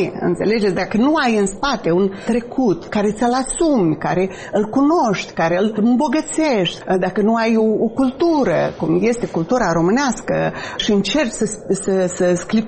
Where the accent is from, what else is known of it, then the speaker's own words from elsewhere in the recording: Bessarabia, Moldova; Dacă cineva mă întreabă, spun că sunt româncă din Basarabia, din Moldova